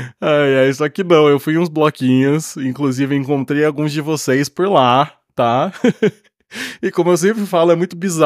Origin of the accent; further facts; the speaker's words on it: Santo André, São Paulo, Brazil; eu sou de Santo André, inclusive